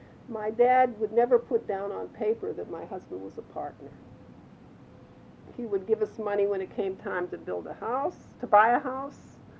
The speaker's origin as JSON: {"language": "English", "town": "Donora", "region": "Pennsylvania", "country": "United States", "tie": "born or raised there", "said": "we went back to Denora, which was my hometown"}